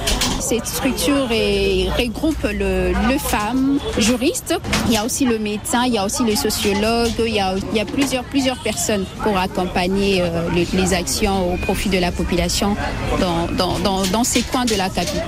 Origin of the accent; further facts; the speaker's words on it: Kinshasa, DR Congo; Je suis née à Kinshasa.